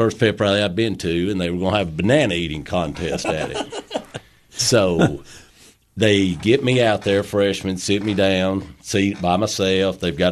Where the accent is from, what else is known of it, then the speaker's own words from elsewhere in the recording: Livingston, Tennessee, United States; I was born in Livingston, Tennessee.